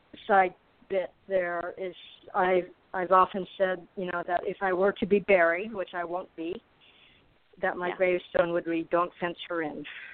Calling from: Arizona, United States; The heat of Arizona.

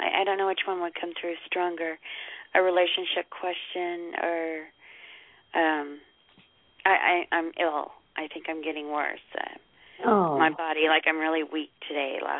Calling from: Oklahoma, United States; Oklahoma.

